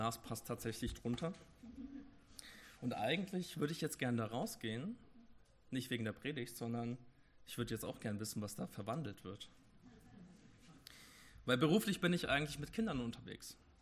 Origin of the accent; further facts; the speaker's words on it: Bavaria, Germany; Ich komme ursprünglich aus Oberbayern.